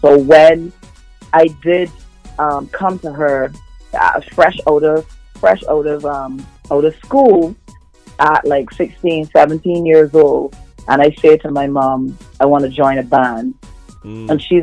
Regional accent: England, United Kingdom; From the time I was a kid growing up in England, the radio was my best friend.

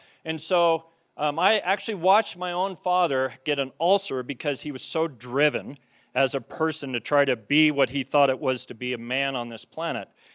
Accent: Colorado, United States; I was raised here in Colorado

